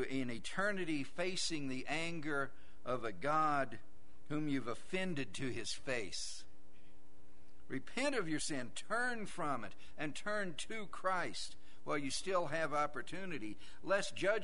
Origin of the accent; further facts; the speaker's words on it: United States; But yes, I'm an American. I love this country.